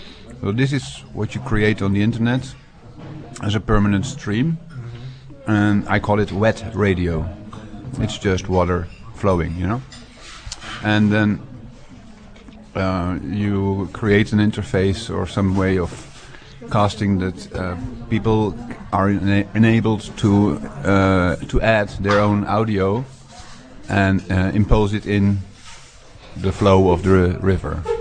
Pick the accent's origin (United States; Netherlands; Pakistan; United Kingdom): Netherlands; I'm a river guy, you know, I'm from Holland, we all have rivers.